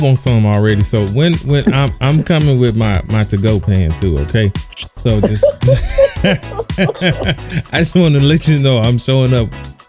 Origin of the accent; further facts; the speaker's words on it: the South, United States; I'm from the South. Sweet potato pie is like gold to me.